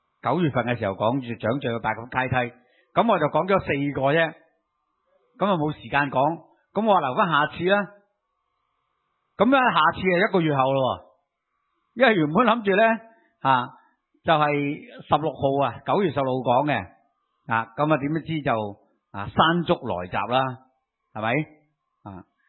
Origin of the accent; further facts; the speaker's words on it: Hong Kong; 第三呢就是我哋香港人呢都真係听天文台嘅呼吁啦